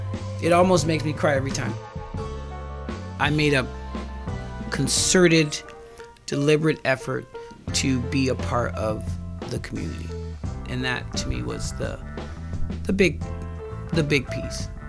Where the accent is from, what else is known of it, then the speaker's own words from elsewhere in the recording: Compton, California, United States; I'm from Compton, but I mean, you know what I mean?